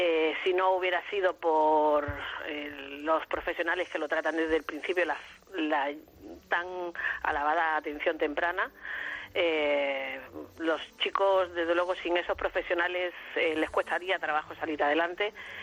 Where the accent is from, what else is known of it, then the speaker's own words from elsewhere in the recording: Almería, Andalusia, Spain; soy de Almería